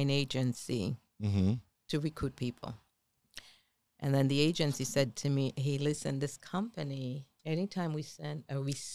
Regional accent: Boston, Massachusetts, United States; parents are mixed. Parents are from the island, but Boston, Massachusetts.

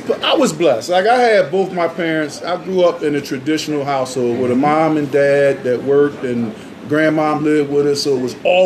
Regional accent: Philadelphia, Pennsylvania, United States; born there; I was born in Philadelphia, mm-hmm. inner city Philly.

